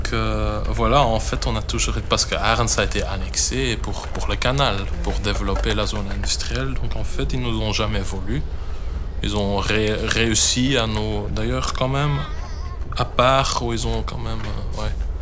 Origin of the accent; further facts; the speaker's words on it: Belgium; c'est ça notre condition d'être en tant que Belge.